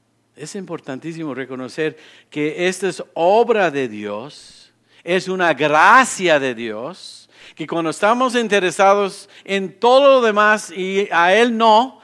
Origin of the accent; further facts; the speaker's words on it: United States; Spanish is a second language; yo crecí aquí en Estados Unidos. Entonces, todo lo que tiene que ver con ser mexicano o algo, lo que tiene que ver con el lenguaje en español, yo lo aprendí después.